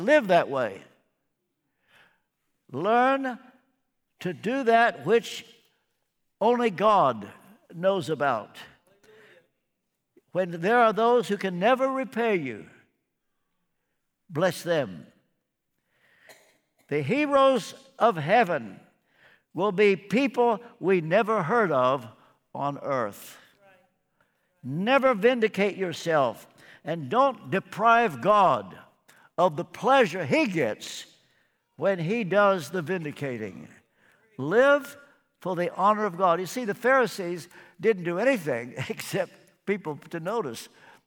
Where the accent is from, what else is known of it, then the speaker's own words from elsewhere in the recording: Kentucky, United States; I don't want any of you to think that I'm a cut above you because I'm from Kentucky.